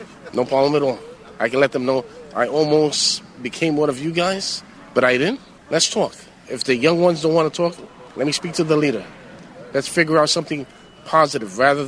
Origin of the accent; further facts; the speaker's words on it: New York, United States; I grew up in the projects, Carver, that's around 99 Park to Madison.